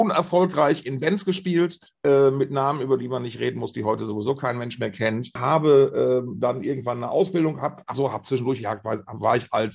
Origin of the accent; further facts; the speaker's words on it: Essen, North Rhine-Westphalia, Germany; Essen-Altenessen, born and raised.